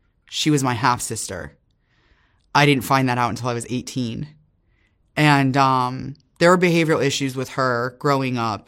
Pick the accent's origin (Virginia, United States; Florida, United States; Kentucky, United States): Florida, United States; Miami; Miami, Florida. I grew up in Miami, Florida, North Dade.